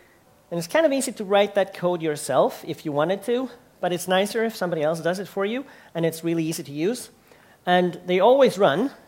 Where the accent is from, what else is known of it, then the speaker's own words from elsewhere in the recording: Sweden; English is a second language; because I'm from Sweden, and in Sweden, we're doing cloud